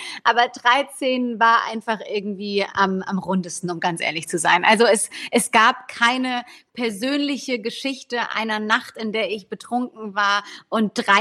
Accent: Germany; moved away; da ich natürlich auch Deutschland ist meine Heimat. Ich bin absolut großer Deutschland-Fan und merke dann auch, wenn ich irgendwie einen Moment zu lange hier bin, dass ich dann auch wirklich Heimweh bekomme.

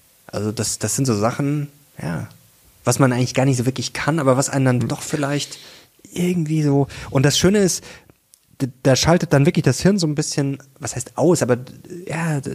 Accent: Munich, Bavaria, Germany; Ich komme aus München.

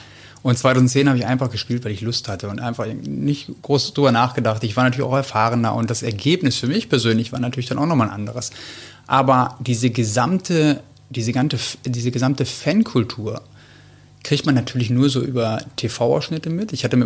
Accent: Bad Oeynhausen, North Rhine-Westphalia, Germany; Ich bin in Bad Oeynhausen aufgewachsen und geboren

